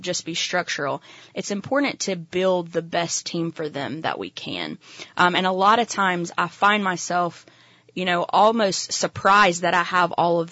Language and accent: English; North Carolina, United States; South Carolina, South but Carolina. I'm from North Carolina.